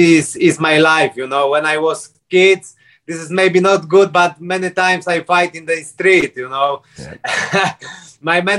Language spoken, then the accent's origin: English; Kudowa-Zdrój, Lower Silesian Voivodeship, Poland; English is a second language; now in Abu Dhabi, United Arab Emirates; I'm from Poland, to small village, Kudowa Zdrój. This city I start training, but then like 2 years more, I moved to different city.